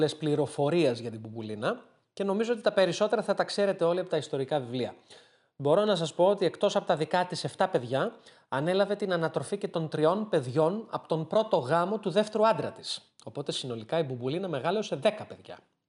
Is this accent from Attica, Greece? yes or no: yes; Spetses, Attica, Greece; Τα αδέλφια μου και εγώ μεγαλώσαμε στις Πέτσες, στο σπίτι της Μπουμπουλίνας, το οποίο είναι σήμερα το σημερινό μουσείο Μπουμπουλίνας, μέρος του οποίου βέβαια παραμένει ακόμα και σήμερα η οικία μας.